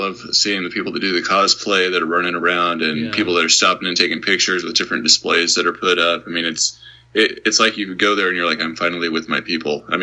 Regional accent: Kansas, United States; I'm heading back into Kansas, which is my home state this year.

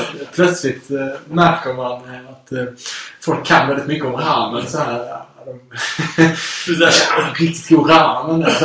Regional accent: Sweden; Ja, det är en grej jag tänkte på när jag var där var att man som svensk kände som att man passade in ganska väl.

